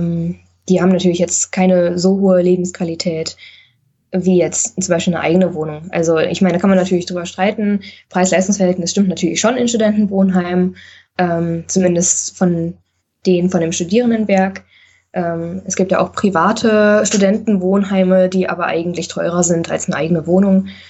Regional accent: Bonn, North Rhine-Westphalia, Germany; now in Potsdam, Germany; ich komme aus Bonn, da ist die Wohnsituation noch viel prekärer

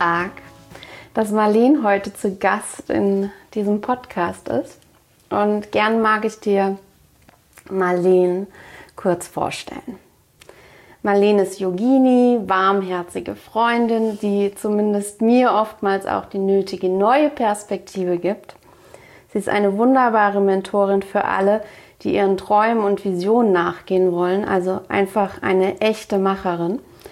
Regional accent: Mainz, Rhineland-Palatinate, Germany; kommen wir beide aus Mainz

